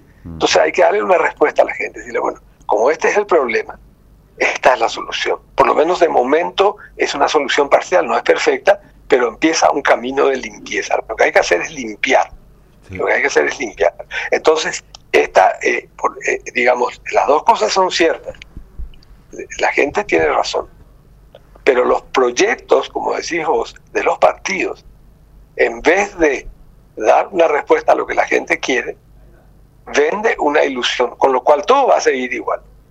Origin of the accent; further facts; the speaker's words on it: Asunción, Paraguay; aunque en este momento no estoy en Asunción, en Paraguay soy de Asunción